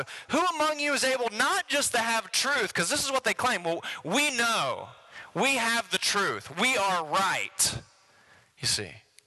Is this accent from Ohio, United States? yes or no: yes; Ohio, United States; I grew up in Southern Ohio, so y'all are going to have to, like, understand what harmony means to me.